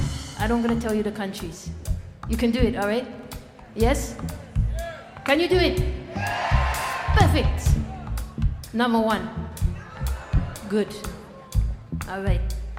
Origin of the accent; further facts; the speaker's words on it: Gambia; most people think I'm from Zambia. When I say Gambia, they say Zambia. I say, no, Gambia, G.